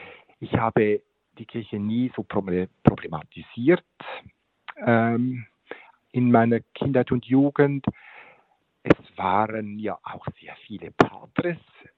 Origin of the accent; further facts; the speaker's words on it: Einsiedeln, Schwyz, Switzerland; Ich bin ganz in der Nähe von Einsiedeln aufgewachsen. Das gehört zur Pfarrei und Gemeinde Einsiedeln, Willerzell am Sielsee. Und ich habe dann in Einsiedeln an der Klosterschule auch die Matura gemacht.